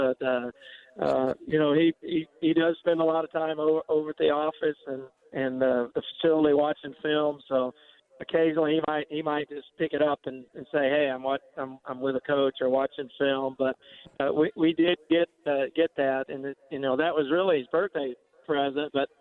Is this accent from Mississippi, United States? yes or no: yes; Mississippi, United States; I mean, you know, I grew up in Mississippi, so I wasn't that familiar with Louisiana, even though it's close by.